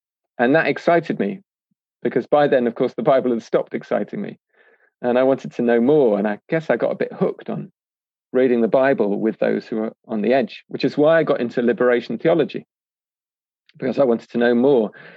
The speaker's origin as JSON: {"language": "English", "region": "Wales", "country": "United Kingdom", "said": "So I'm from Anglesey, which is a small island off Wales"}